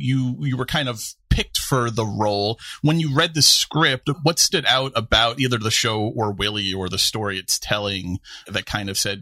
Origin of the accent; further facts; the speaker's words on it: Queens, New York, United States; I grew up in Queens, right. We didn't do that in Queens. We stayed inside.